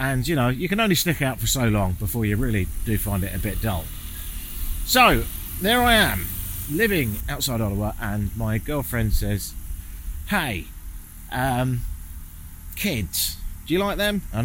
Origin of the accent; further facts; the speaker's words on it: Brighton, South East England, United Kingdom; And I'm not from London. I'm from Brighton, which is pretty friendly.